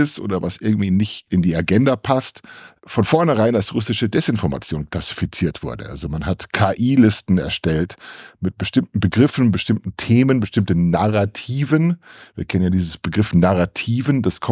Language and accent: German; United States; German is a second language; Wobei ich das als Amerikaner sage